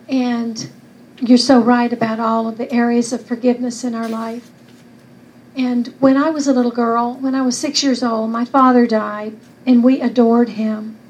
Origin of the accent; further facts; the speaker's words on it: Eastman, Georgia, United States; She was from Dublin, and I'm from Eastman, which is about 30 miles apart.